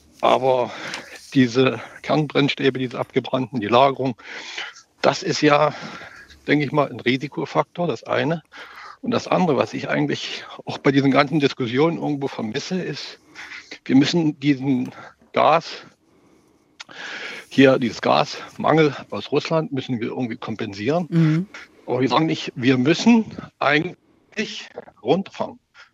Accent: Dresden, Saxony, Germany; ich komme früher aus Dresden, Sächsischen Schweiz

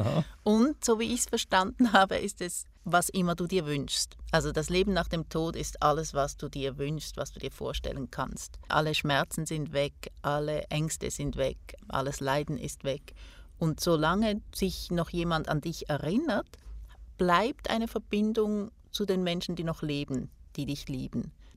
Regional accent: Switzerland; Also ich kann meine innere Schweizerin nicht ablegen

